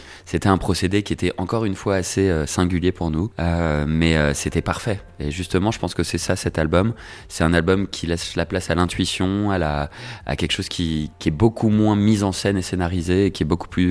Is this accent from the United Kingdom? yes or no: no; France; Certaines personnes ne savent même pas qu'on est français.